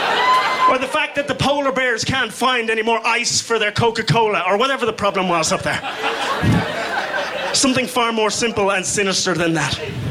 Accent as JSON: {"language": "English", "country": "Ireland", "lives_now": "United States", "said": "And our reputation as Irish people is so big here in America that when I walk into a liquor store, I can literally see the owner's eyes planning his early retirement"}